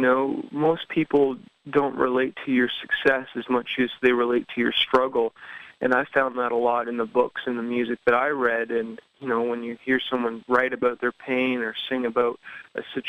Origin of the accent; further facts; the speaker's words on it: Pickering, Ontario, Canada; I grew up in Pickering, Ontario, which is just outside of Toronto.